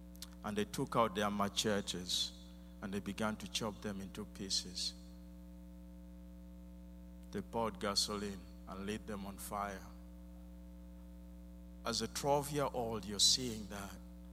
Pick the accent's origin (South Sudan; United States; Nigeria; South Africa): South Sudan; Yei, Central Equatoria; I grew up in South Sudan. I was born in a village called Yei. By the time I was born, the country was just Sudan.